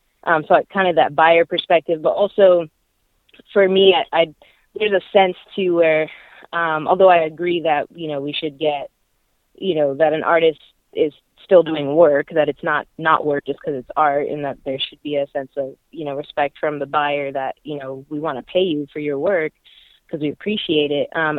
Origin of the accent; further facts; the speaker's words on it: Tampa, Florida, United States; I'm from Tampa, and so I've known KB for a while